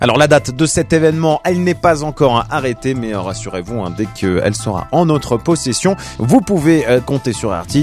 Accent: Tignes, Auvergne-Rhône-Alpes, France; comme c'est le cas chez nous à Tignes, même si on est locaux

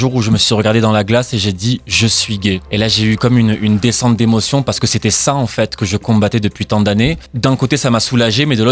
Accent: Aix-en-Provence, Provence-Alpes-Côte d'Azur, France; born there; je suis né à Aix-en-Provence, mais mes parents sont originaires de Tunisie.

